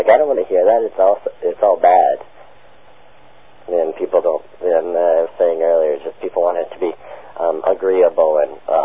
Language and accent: English; British Columbia, Canada; now in Bakersfield, United States; I'm more from Canada. I'm British Columbia.